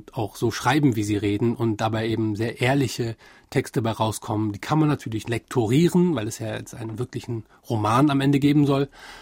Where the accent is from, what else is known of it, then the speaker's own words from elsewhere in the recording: Bremen, Germany; born there; dass ich hier an der Basis dieses Projekt machen kann und auch so schön in meiner Geburtsstadt Bremen